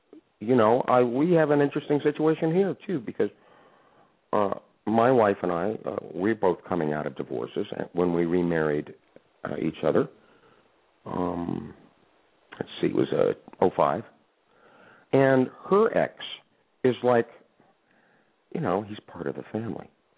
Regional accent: Miami, Florida, United States; also born or lived in New York; because I was coming from the West Coast, even though I was born in New York. You know, I never really lived on the East Coast except growing up in Miami.

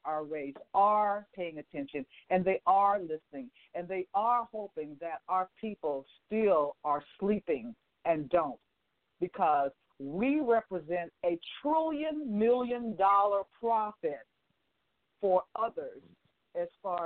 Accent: Portland, Oregon, United States; because I come from Portland, Oregon. That is the home of both Nike and Adidas.

